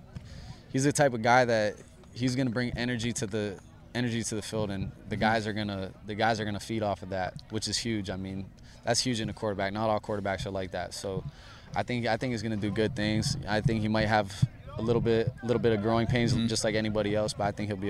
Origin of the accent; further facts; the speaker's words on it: Hawaii, United States; I'm from Hawaii. He's from Hawaii.